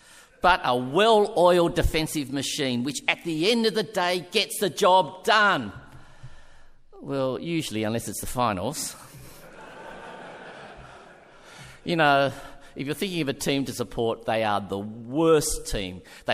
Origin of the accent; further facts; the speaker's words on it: Kogarah, New South Wales, Australia; now in Western Sydney, Australia; I was brought up in Cogra, right near Jubilee Oval, and they're just in my heart and in my soul. There's nothing, you know. I know I live in the West